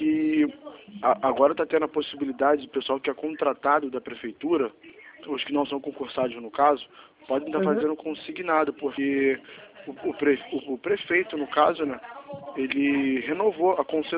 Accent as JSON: {"language": "Portuguese", "town": "Niterói", "region": "Rio de Janeiro", "country": "Brazil", "said": "Eu sou de Niterói."}